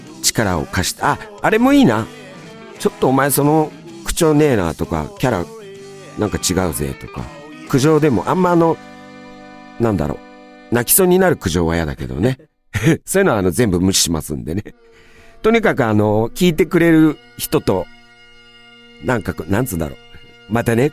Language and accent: Japanese; Toride, Ibaraki, Japan; で、俺茨城の取手ってとこ出身で、実家からね、車で30分も来ないとこに、偶然、